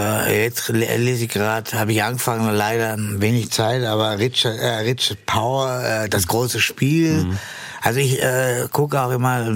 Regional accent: Munich, Bavaria, Germany; now in Mallorca, Spain; als Münchner, ich bin ja dann in München, wir sind dann nach München gezogen.

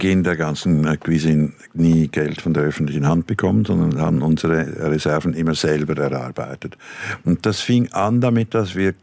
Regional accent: Switzerland; Berge ganz wichtig für mich als Schweizer.

